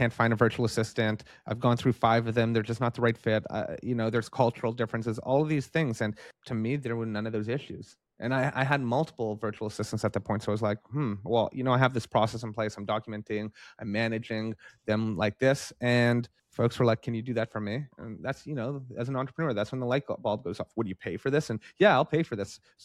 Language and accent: English; Canada; I'm from Canada. I know the Canadian healthcare system